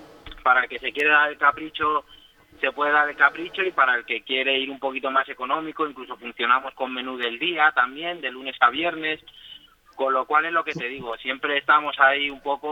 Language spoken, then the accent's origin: Spanish; Soria, Castile and León, Spain; now in Madrid, Spain; Sí, yo llevo muchos años en Madrid, pero sí, yo soy de Soria, soy soriano.